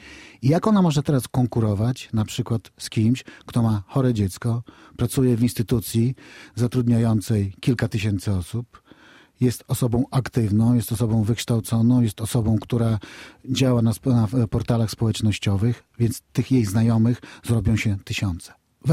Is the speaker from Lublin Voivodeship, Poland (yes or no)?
no; Białystok, Podlaskie Voivodeship, Poland; Skoro jestem z Białegostoku, jestem z Podlasia